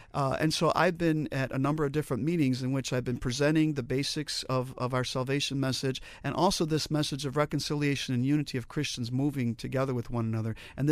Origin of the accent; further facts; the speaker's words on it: Chicago, Illinois, United States; I come from Chicago, and there's a lot of Irish folks in Chicago.